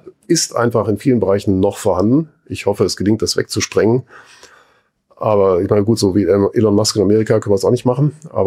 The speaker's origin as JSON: {"language": "German", "town": "Heidelberg", "region": "Baden-Württemberg", "country": "Germany", "said": "Ich komme aus Heidelberg, wo es massenhaft Esskastanien gibt."}